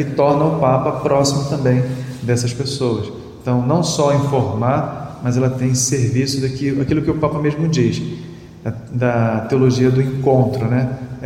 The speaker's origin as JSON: {"language": "Portuguese", "region": "Rio de Janeiro", "country": "Brazil", "tie": "born there", "said": "na rua onde eu nasci, no Rio de Janeiro"}